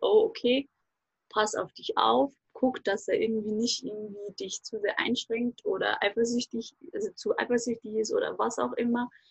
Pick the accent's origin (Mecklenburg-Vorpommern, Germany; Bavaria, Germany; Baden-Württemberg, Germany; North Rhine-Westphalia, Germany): Bavaria, Germany; Regensburg; Genau, ich komme aus Regensburg in dem schönen Bayern.